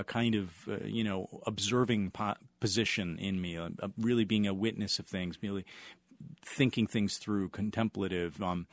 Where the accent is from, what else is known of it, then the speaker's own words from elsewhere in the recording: Milwaukee, Wisconsin, United States; I grew up in Milwaukee, Wisconsin, and you know, the folks that I grew up with were smart, good people, well-intentioned.